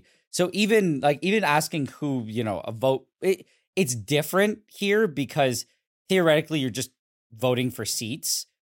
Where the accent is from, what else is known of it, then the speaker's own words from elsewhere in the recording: Quebec, Canada; Maybe it's a symptom of growing up in Quebec because I was literally never taught a lot of stuff, like basic stuff about Canada.